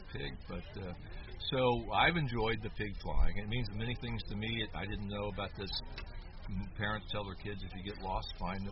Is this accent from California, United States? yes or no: no; Cincinnati, Ohio, United States; And I come from the Cincinnati area, which was the pork capital of the world.